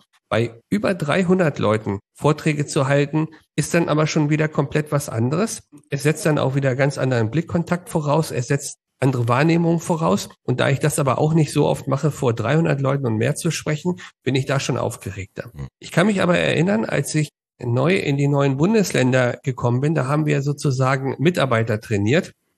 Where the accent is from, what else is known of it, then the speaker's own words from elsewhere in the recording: Hanover, Lower Saxony, Germany; Ursprünglich komme ich aus Hannover.